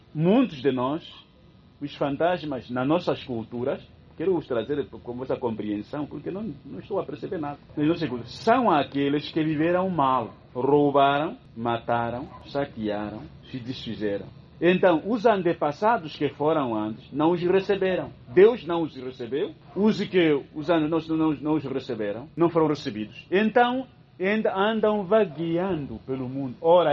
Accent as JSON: {"language": "Portuguese", "country": "Angola", "said": "Estou a falar só como africano, como angolano."}